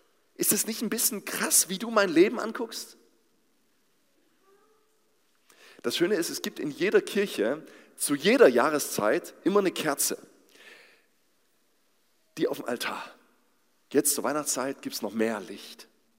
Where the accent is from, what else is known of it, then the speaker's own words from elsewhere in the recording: Aue, Saxony, Germany; Mein Dorf, wo ich herkomme, heißt Alberoda. Kennt kein Mensch. Ist ein kleiner Stadtteil inzwischen von Aue.